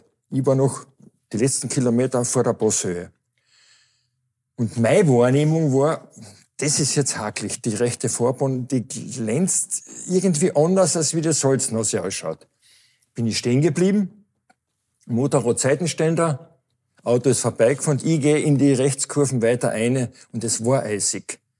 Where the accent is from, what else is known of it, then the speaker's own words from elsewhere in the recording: Austria; bei uns in Österreich